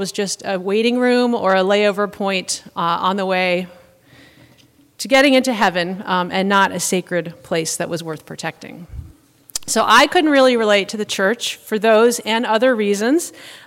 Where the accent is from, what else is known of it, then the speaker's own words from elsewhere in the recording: the South, United States; So, as a young person growing up in the South who is passionate about the natural world, I didn't see a lot that I could relate to in the church.